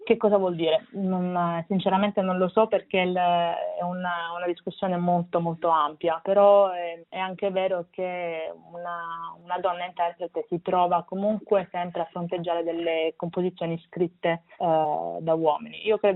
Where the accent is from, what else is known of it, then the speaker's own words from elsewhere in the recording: Lecce, Apulia, Italy; Ricordo da piccolissima un suo concerto a Lecce, nella mia città natale